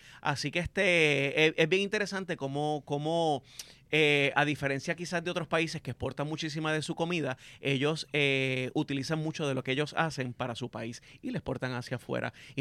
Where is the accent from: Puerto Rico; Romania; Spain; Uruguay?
Puerto Rico; Como puertorriqueños al fin teníamos que saber qué era lo que estaba pasando